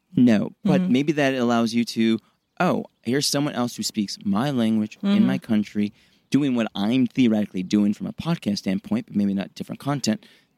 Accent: Chicago, Illinois, United States; born or raised there; now in Los Angeles, United States

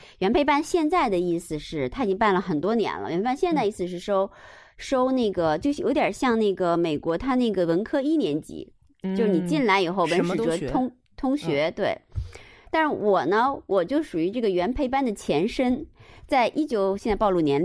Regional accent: China; 这还是又回到我们中国人那个体系当中

